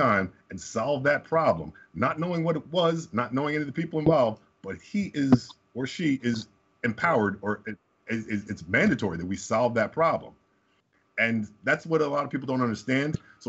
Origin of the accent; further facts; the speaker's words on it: Summit, New Jersey, United States; As you said, Summit is a very nice town. I grew up in Summit. I love the city.